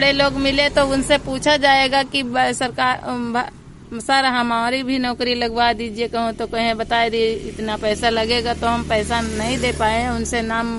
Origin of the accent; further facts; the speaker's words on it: Paragpurwa, India; परागपुरवा।